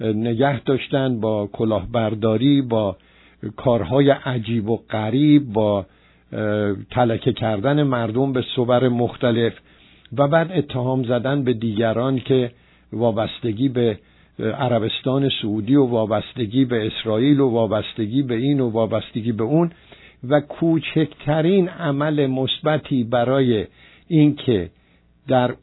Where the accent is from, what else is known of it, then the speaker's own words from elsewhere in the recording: Iran; نه، من یک ایرانی هستم، دلم به خاطر مملکتم میتپه،